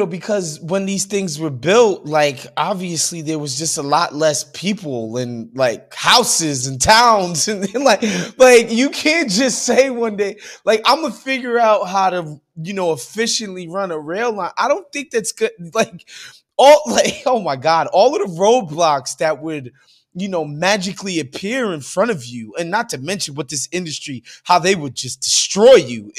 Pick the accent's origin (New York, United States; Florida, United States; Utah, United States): New York, United States; Look, I'm from New York. I have a lot of friends who work in MTA.